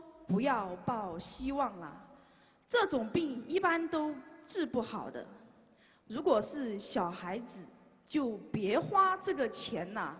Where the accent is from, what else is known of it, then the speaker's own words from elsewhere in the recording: Guiyang, Guizhou, China; 我来自美丽的避暑之都 贵州贵阳。